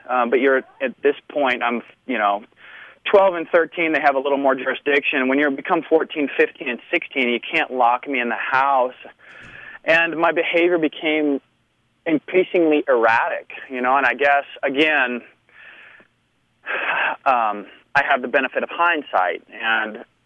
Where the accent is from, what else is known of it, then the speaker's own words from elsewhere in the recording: Bloomington, Illinois, United States; Yeah, that's right. In Bloomington Normal, basically, yeah.